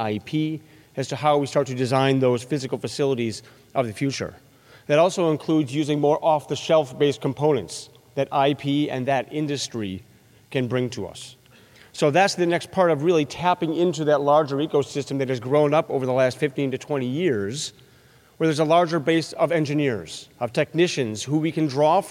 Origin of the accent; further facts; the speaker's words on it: Madison, Wisconsin, United States; For those of you who know me, you know that I'm actually from Wisconsin, right here in Madison.